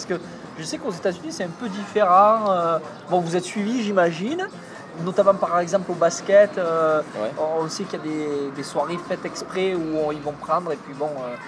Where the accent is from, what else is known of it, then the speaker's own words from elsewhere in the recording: Marseille, Provence-Alpes-Côte d'Azur, France; C'est dur, Marseille, tu le sais, surtout quand on est d'ici.